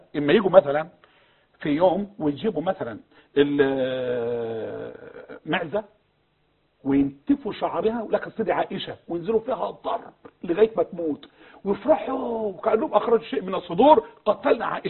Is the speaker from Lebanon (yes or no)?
no; Upper Egypt, Egypt; شفت كان عندنا في الصعيد زمان